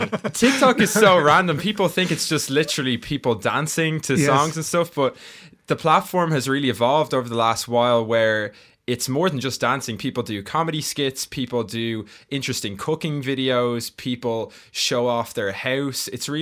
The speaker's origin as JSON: {"language": "English", "town": "Lusk", "region": "Wyoming", "country": "United States", "tie": "born or raised there", "said": "I grew up in Lusk"}